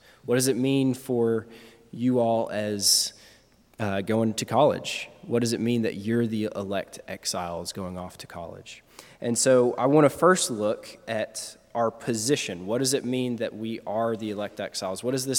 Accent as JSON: {"language": "English", "country": "United States", "said": "because I was an American. And as an American, I know about America."}